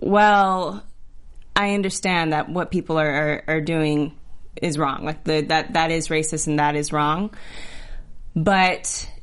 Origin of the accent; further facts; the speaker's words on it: Texas, United States; also born or lived in Georgia; I'm from Texas and Georgia. I'm not surprised at all.